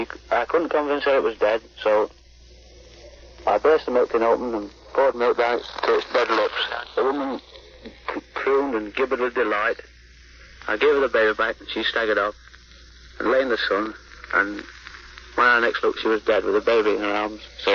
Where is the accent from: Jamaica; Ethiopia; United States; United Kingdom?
United Kingdom; but I'm a British soldier and it's not propaganda, it's the truth.